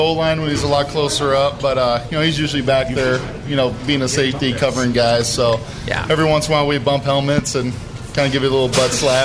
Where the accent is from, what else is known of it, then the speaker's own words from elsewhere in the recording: Corona, California, United States; I'm from a small city in Southern California, mm-hmm. Corona.